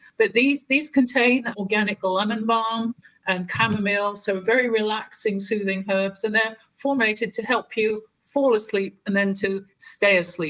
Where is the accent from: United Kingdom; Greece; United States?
United Kingdom; England; You know, I personally like, and being English, I like to have cups of tea in the afternoon